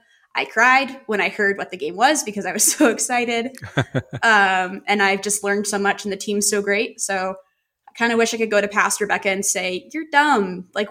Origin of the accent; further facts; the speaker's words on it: New York City, New York, United States; now in Colorado, United States; I came originally from New York City, working at Nickelodeon on their games team over there.